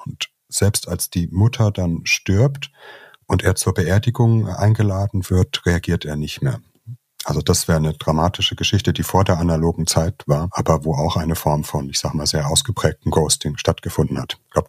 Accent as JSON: {"language": "German", "town": "Nuremberg", "region": "Bavaria", "country": "Germany", "tie": "born or raised there", "lives_now": "Heidelberg, Germany", "said": "Ich komme nicht aus Frankreich, sondern aus Franken. Das hört sich ähnlich an, aber es sind doch unterschiedliche Welten. Bin in Nürnberg aufgewachsen, aber dann nach Heidelberg gezogen, habe da auch studiert"}